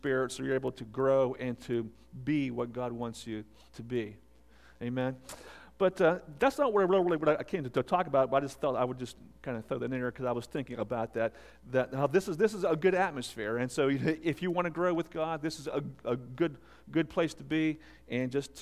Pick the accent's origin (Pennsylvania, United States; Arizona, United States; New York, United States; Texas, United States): Pennsylvania, United States; Pittsburgh; So I come from the Pittsburgh area, so just a couple hours west of here.